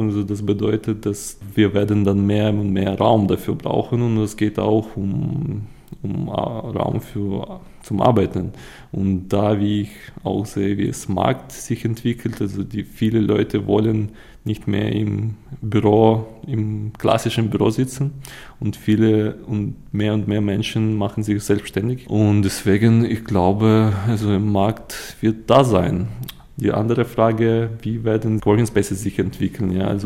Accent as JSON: {"language": "German", "region": "Kyiv", "country": "Ukraine", "second_language": "German", "lives_now": "Germany", "said": "also ich komme selber aus der Ukraine, aus Kiew."}